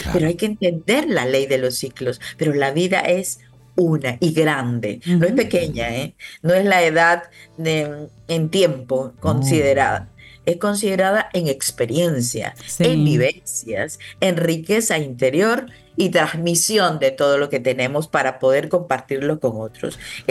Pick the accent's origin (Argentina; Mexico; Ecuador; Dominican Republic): Dominican Republic; Soy parte de Dominicana. Dominicana soy.